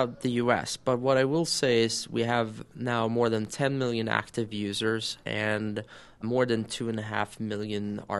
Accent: Sweden; growing up in Sweden, we were kind of known for piracy.

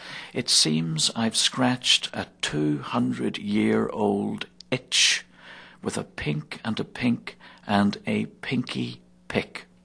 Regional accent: Northern Ireland, United Kingdom; now in New Jersey, United States; Well, not exactly. I'm from Ireland and brought up in Northern Ireland. I've lived in New Jersey, though, for many years.

